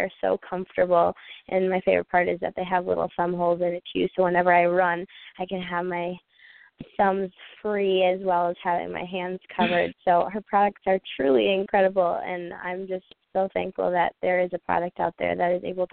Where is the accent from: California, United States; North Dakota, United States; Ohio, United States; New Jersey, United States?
North Dakota, United States; I am from North Dakota.